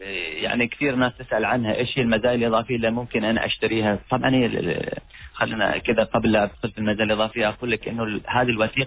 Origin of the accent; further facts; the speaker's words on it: Oman; عندنا في عمان